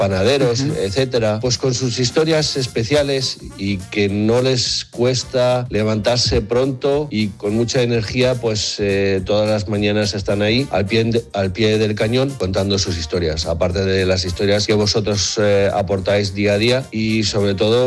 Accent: Spain; now in Germany; Soy hijo de migrantes, llevo viviendo en Alemania cerca de Stuttgart y soy español.

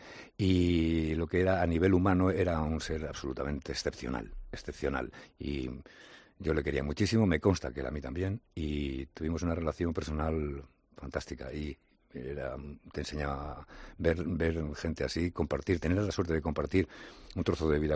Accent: Madrid, Community of Madrid, Spain; also born or lived in Zaragoza; yo soy nacido en Zaragoza, pero me he criado en Madrid

